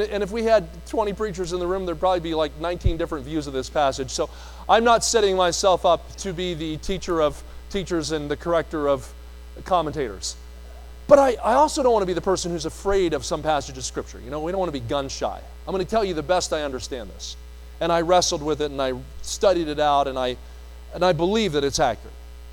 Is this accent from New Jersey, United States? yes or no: yes; New Jersey, United States; If I say y'all, or where Colin and I grew up in New Jersey, it's yous guys.